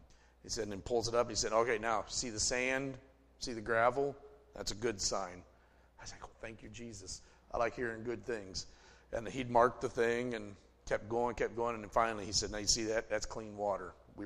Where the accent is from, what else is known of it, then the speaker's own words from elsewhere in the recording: West Virginia, United States; bless God, I'm from West Virginia, and I understand hillbilly.